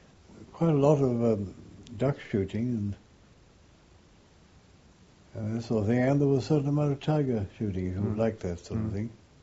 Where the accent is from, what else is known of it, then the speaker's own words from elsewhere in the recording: United Kingdom; UK. I love my home country